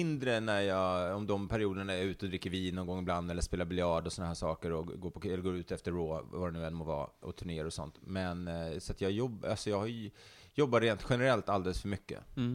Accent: Stockholm, Stockholm County, Sweden; Jag är uppvuxen inte så långt härifrån där vi sitter och spelar in det här. Mm. I Högdalen. Jag växte upp i Liseberg, Älvsjö, trakten.

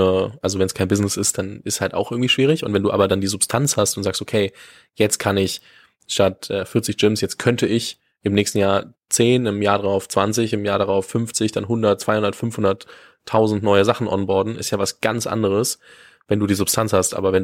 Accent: Bavaria, Germany; ich komme aus der Nähe von Nürnberg

